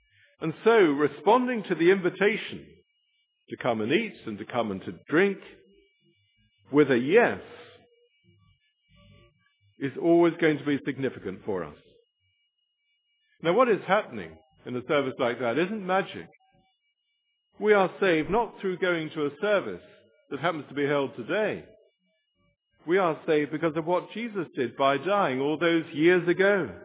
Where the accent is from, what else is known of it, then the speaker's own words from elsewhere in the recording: England, United Kingdom; being mainly English people like me, horribly polite at times